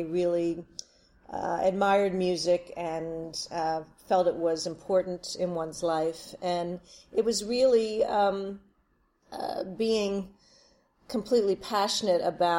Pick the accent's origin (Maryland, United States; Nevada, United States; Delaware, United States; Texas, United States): Delaware, United States; Wilmington; I grew up in Wilmington, Delaware. I know, and I went to the University of Delaware, so I'm a Delaware gal through and through.